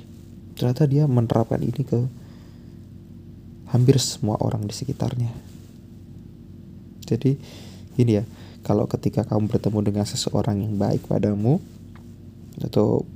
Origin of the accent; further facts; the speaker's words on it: Yogyakarta, Special Region of Yogyakarta, Indonesia; terutama aku aslinya dari Jogja